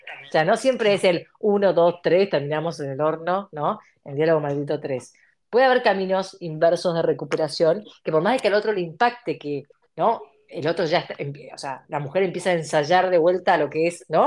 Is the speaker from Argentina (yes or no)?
yes; Argentina; now in Uruguay; yo estoy en Uruguay, soy argentina, pero vivo acá en Uruguay.